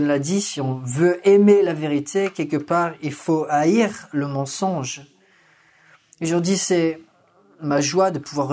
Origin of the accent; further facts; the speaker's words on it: Texas, United States; c'est vrai que je viens du Texas